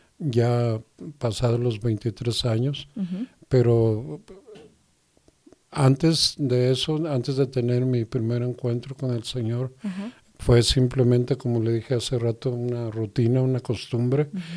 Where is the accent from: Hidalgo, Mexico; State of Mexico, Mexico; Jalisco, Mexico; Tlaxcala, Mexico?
Jalisco, Mexico; Guadalajara; also born or lived in Mexico City; soy de la ciudad de Guadalajara. De hecho, me gustaría aclarar rápidamente. Yo nací en el Distrito Federal, pero en aquel tiempo no registraban a los niños inmediatamente, y yo era muy joven, de meses, y fuimos a vivir a Guadalajara, y yo estoy registrado en Guadalajara.